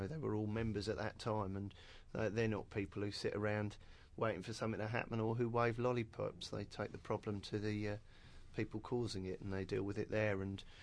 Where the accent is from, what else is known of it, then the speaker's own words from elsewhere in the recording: London, United Kingdom; I'm from London originally. I'm from West London